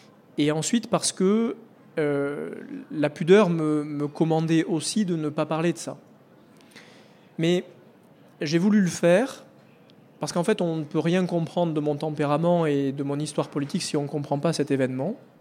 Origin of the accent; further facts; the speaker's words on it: Labastide-Murat, Occitanie, France; Moi, je viens du Lot. J'y ai grandi, j'y suis né. J'en suis très peu sorti, en réalité. Je viens d'une famille qui ne faisait pas de politique.